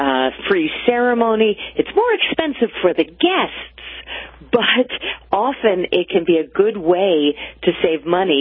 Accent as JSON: {"language": "English", "town": "New York City", "region": "New York", "country": "United States", "tie": "born or raised there", "said": "When I got married, I did it in my hometown, which is New York City."}